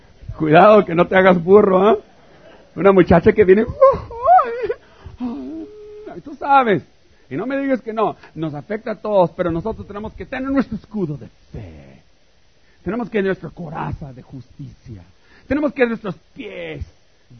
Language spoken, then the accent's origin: Spanish; Tijuana, Baja California, Mexico; Yo vengo de Baja California, como en Tijuana, ¿no?